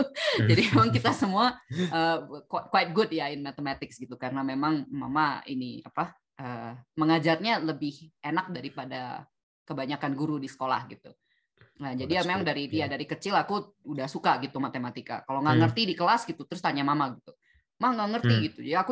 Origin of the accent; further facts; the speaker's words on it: Berastagi, North Sumatra, Indonesia; Jadi karena aku gedenya di kota kecil nggak ada Gramedia or anything like this. Jadi aku gedenya itu di Brastagi itu di Sumatera Utara. Kota besar yang paling dekat Medan ya.